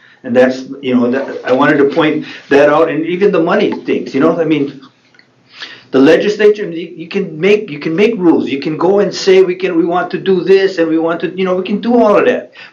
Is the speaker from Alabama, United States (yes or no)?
no; Hawaii, United States; I'm from Kauai, and I'm over here on the Big Island